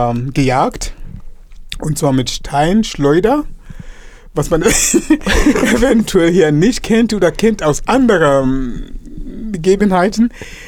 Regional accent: Dar es Salaam, Tanzania; also born or lived in northern Mozambique; Ich bin im Norden Mosambik geboren und in Dar es Salaam in Tansania aufgewachsen.

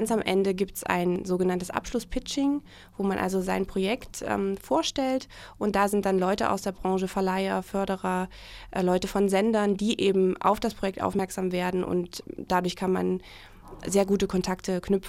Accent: Dresden, Saxony, Germany; now in Jena, Germany; Dresden natürlich schon sehr, aber ich bin da aufgewachsen

